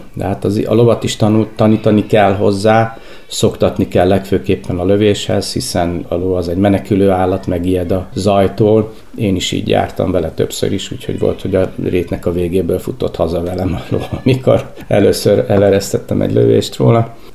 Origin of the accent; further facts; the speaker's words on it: Budapest, Hungary; Én Budapesten nőttem fel, a második kerületben, a Rózsadombon. Nem azért, mert a szüleim oda lettek volna predesztinálva, hiszen egyszerű munkás emberek voltak, valamiért területileg mi oda tartoztunk, és én egy kulcsos gyerek voltam